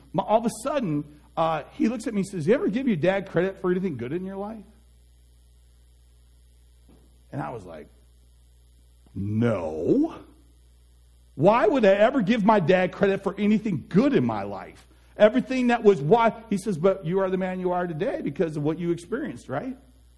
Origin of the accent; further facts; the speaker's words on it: Detroit, Michigan, United States; now in Barrs Mills, United States; I grew up in Detroit. So moving from Detroit to Barrs Mills. My wife grew up on a farm. I did not. I grew up in Southwest Detroit. So on the Southwest side.